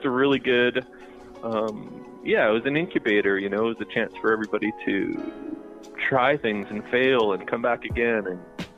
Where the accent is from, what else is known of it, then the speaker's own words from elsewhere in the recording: Ontario, Canada; moved away as an adult; Yeah, like I grew up around here in Ontario, went to school here.